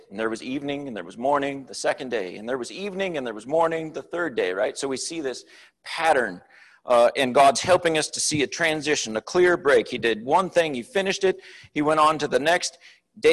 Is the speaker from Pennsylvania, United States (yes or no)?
yes; Hershey, Pennsylvania, United States; As a kid, when I grew up in Hershey, I remember that was the most historic area I'd ever lived in.